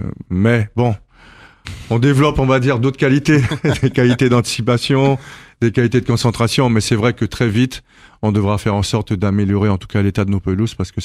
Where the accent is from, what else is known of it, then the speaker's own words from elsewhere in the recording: French Guiana; Moi, je suis originaire d'Amérique du Sud, en Guyane.